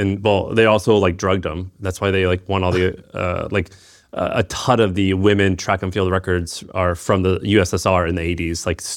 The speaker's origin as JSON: {"language": "English", "region": "Missouri", "country": "United States", "said": "I didn't go to a good school. I was from Missouri."}